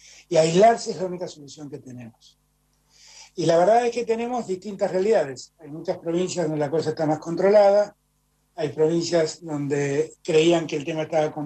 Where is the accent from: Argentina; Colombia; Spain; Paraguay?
Argentina